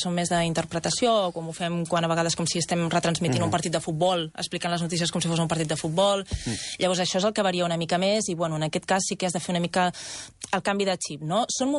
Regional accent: Granollers, Catalonia, Spain; I mira que tenim la mateixa edat i hem estat tota la vida a Granollers, diguéssim, estudiant i tot.

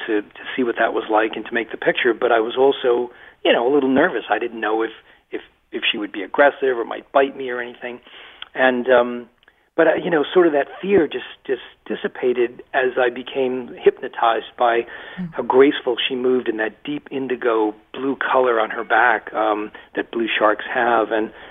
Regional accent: Massachusetts, United States; Well, I spent my entire life in Massachusetts in a little textile mill town about 35 miles west of Boston

